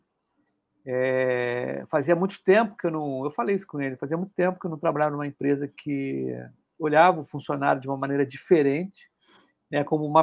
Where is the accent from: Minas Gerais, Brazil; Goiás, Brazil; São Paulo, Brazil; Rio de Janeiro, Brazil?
Rio de Janeiro, Brazil; ele se apresentou à galera do Rio de Janeiro, que eu sou do Rio, né?